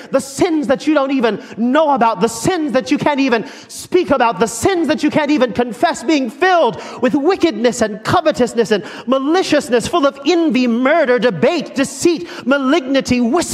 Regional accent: Oklahoma, United States; Now, I don't know about y'all in Philadelphia, and I'm from Oklahoma, and I'm just country

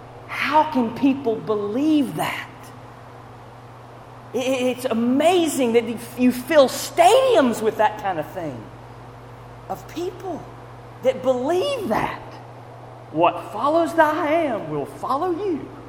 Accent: Charlotte, North Carolina, United States; who is near my hometown in Charlotte

